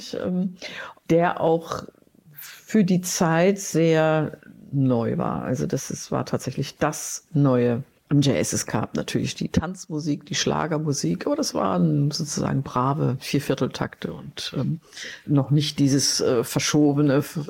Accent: Southwest Germany, Germany; now in Berlin, Germany; Nein, ich komme aus dem Südwesten.

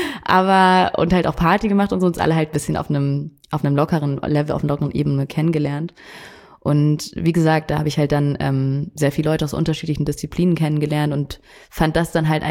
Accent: Munich, Bavaria, Germany; also ich bin ja in München aufgewachsen.

